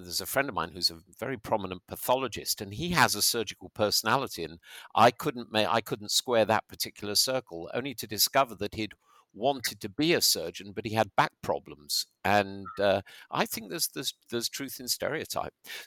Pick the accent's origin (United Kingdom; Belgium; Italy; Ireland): United Kingdom; England; also born or lived in United States; as an Englishman who lived in America, I always resisted calling it soccer